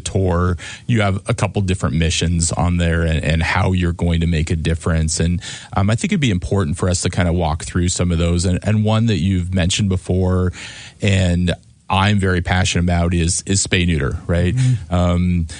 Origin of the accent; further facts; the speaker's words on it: Ellensburg, Washington, United States; I'm a veterinarian. I grew up in Ellensburg, went to school over in Pullman, and have lived in Western Washington for 30 some years